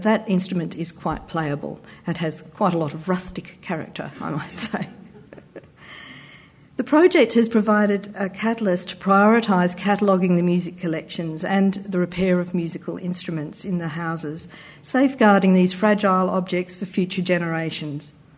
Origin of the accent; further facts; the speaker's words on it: Lismore, New South Wales, Australia; also born or lived in Melbourne; My family moved from Melbourne to northern New South Wales when I was very young, and I grew up in Lismore, a country town with a rich musical history.